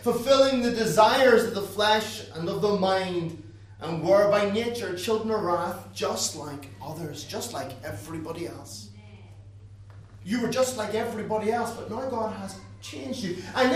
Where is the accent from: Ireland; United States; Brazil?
Ireland; because I'm an Irish man